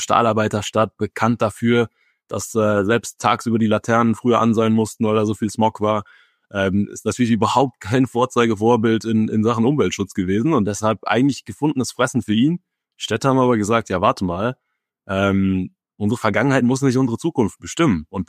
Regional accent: North Rhine-Westphalia, Germany; Ich bin ja hier im Rheinland aufgewachsen, keine Seglerfamilie, auch keine Ruderfamilie tatsächlich.

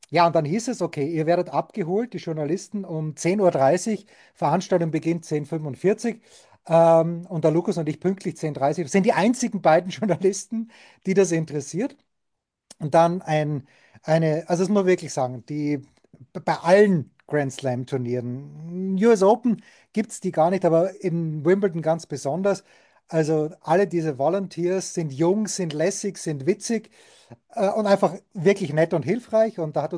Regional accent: Austria; Und ich bin da groß geworden in Österreich.

